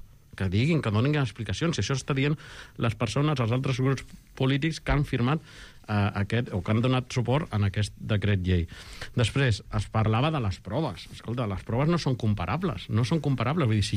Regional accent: Catalonia, Spain; first language ca; jo soc catalanoparlant. La meva família és catalana.

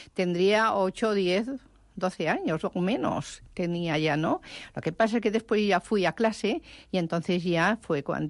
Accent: Sóller, Balearic Islands, Spain; born there; yo nací en Sóller. Más bien, soy mallorquina, pero nací en Sóller.

